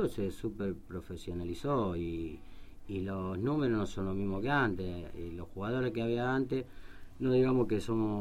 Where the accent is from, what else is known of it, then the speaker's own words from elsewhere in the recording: Rosario, Santa Fe, Argentina; born there; porque lo que nacimos en Rosario somos profetas en tierra ajena